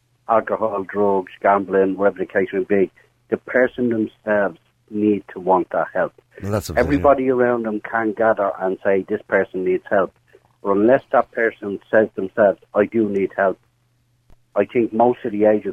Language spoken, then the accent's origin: English; Clonsilla, Leinster, Ireland; Like, I mean, I'm from the Clonsilla area.